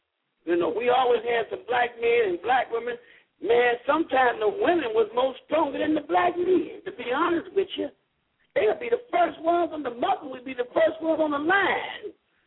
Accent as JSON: {"language": "English", "town": "Woodlawn", "country": "United States", "tie": "born or raised there", "said": "I was born and raised in Woodlawn."}